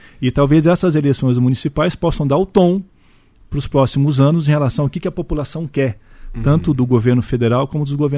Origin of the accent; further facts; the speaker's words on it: São Paulo, Brazil; now in Cascavel, Brazil; Nos anos 90, eu sou de São Paulo, eu vim para Cascavel em 2000